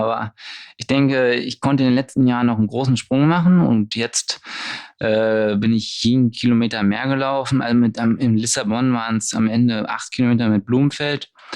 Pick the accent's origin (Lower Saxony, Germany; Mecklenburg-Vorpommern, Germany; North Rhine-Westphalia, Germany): Lower Saxony, Germany; Hanover; Erstmal moin, wie man bei uns in Hannover auch sagt.